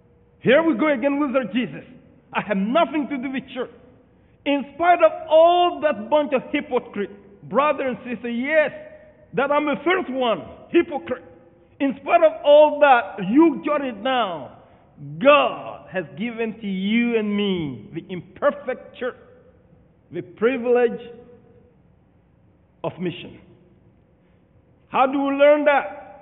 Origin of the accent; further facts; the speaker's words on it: Mali; born there; English is a second language; moved away as an adult; also born or lived in Senegal; I was born in Mali, but at a certain time